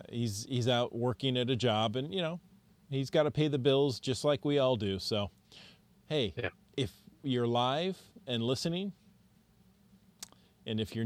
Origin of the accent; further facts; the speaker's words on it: United States; accent: American; Every time I read it, with my American accent and not my proper Norwegian accent